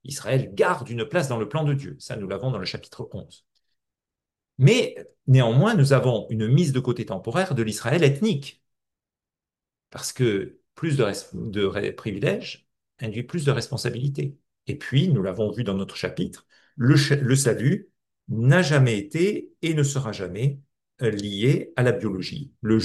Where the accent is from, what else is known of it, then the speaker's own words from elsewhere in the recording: France; born there; je suis né en 1966, en France, dans telle condition